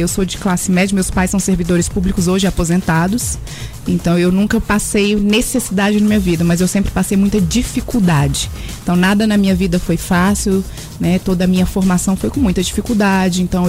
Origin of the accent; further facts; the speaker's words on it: Taguatinga, Federal District, Brazil; Então, a minha infância, a minha juventude foi toda aqui em Taguatinga.